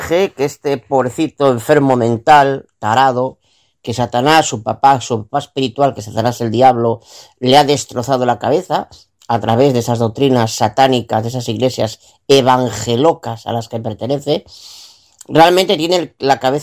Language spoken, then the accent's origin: Spanish; Vigo, Galicia, Spain; soy de Vigo, Galicia.